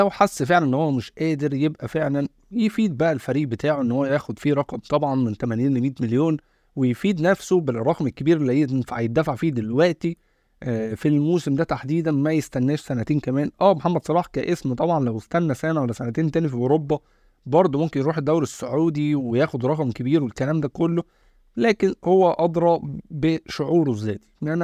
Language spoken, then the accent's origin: Arabic; Egypt; احنا مثلا حتى كمصريين